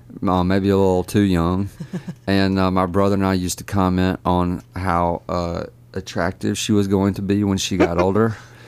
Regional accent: Laurel, Mississippi, United States; from, I think, Meridian, Mississippi, and I'm from Laurel, Mississippi

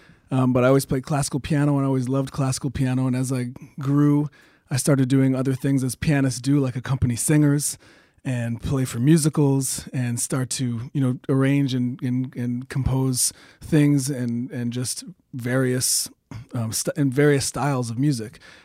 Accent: New Jersey, United States; Well, I grew up in New Jersey, and New Jersey has a long history and rich tradition of Hammond B3 organ.

